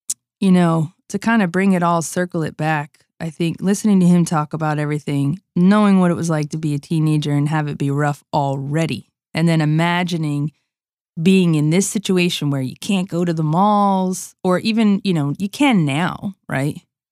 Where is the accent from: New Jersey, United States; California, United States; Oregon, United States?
New Jersey, United States; Trenton; I moved from Trenton, New Jersey, okay, where you really don't want your kid outside playing in the street. Like, I grew up playing in those streets